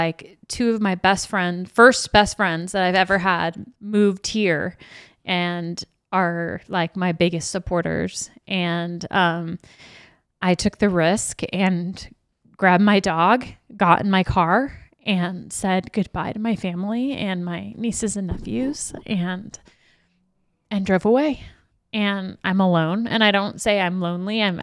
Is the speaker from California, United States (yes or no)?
yes; California, United States; And I'm like, I'm from California.